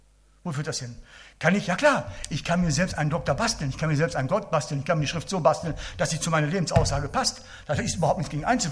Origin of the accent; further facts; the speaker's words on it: Hamburg, Germany; Ich bin ein Hamburger und jeder weiß das.